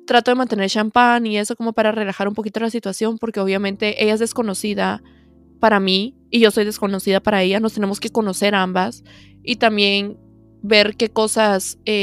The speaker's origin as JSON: {"language": "Spanish", "country": "Guatemala", "said": "Yo soy de Guatemala, para las personas que me escuchan de otros países."}